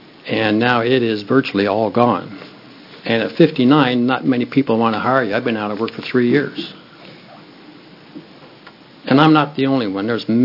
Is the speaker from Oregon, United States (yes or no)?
yes; Bend, Oregon, United States; I'm from Bend, Oregon. I'm actually born and raised here.